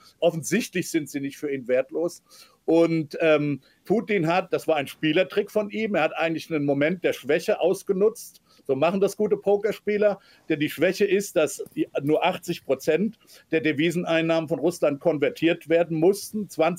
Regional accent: United States; das sage ich als Amerikaner

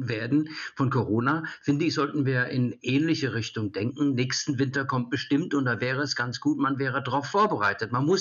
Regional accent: Italy; German is a second language; now in Germany; Ich komme aus Italien

